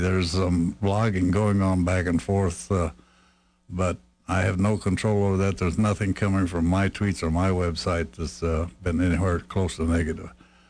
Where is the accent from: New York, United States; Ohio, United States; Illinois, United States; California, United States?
Illinois, United States; Champaign; also born or lived in Urbana; I was born in Urbana, but as soon as I could, I got over to Champaign.